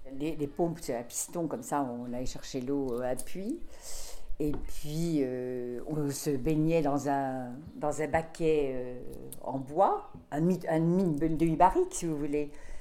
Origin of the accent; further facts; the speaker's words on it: Nouvelle-Aquitaine, France; born there; moi, je suis née dans les Deux-Sèvres